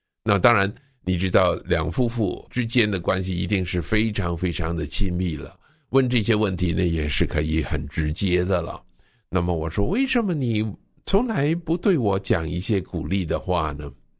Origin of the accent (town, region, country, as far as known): China